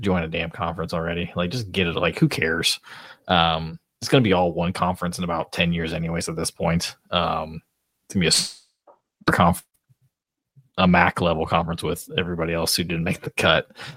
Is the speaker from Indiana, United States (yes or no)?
yes; Indiana, United States; where we grew up in Northern Indiana, like, you know, that's, we got our news stations from South Bend.